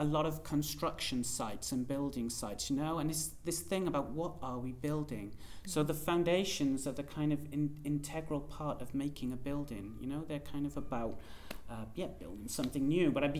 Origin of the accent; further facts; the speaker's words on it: Cardiff, Wales, United Kingdom; also born or lived in London; I come from Cardiff in Wales, right? And that is... There are some insanely rough areas there. And also living in London for like 15 years